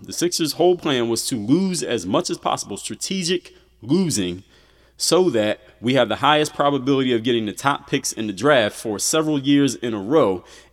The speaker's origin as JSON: {"language": "English", "town": "Philadelphia", "region": "Pennsylvania", "country": "United States", "tie": "born or raised there", "lives_now": "Miami, United States", "said": "My hometown team, the Philadelphia 76ers. That's where I was born and raised. I live in Miami, Florida."}